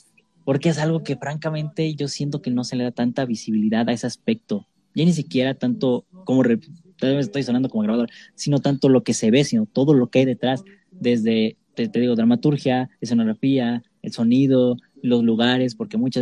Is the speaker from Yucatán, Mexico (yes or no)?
no; Jojutla, Morelos, Mexico; yo vengo principalmente de igual del estado de Morelos, pero de Jojutla, un micro municipio chiquitillo ahí, caluroso, como no tienen idea.